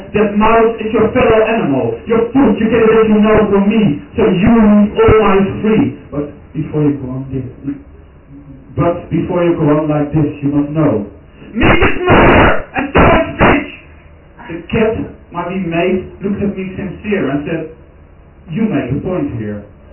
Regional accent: Rhenen, Utrecht, Netherlands; English is a second language; Back to my hometown. which is called Remen, and this poem is about growing up in a small town in Holland.

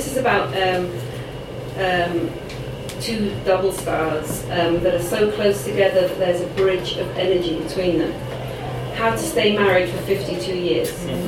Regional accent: Coventry, West Midlands, United Kingdom; I'm originally from Coventry, and this is a Coventry twinned with Cork.

